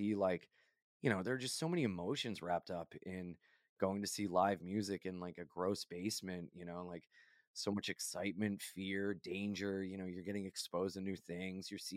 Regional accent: Wilmington, Delaware, United States; I grew up in Wilmington, Delaware. It was a very homogenous area.

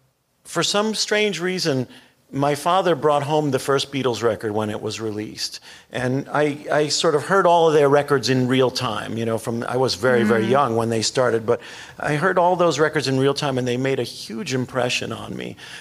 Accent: Long Island, New York, United States; I grew up on Long Island, and there used to be a college called CW Post that had concerts.

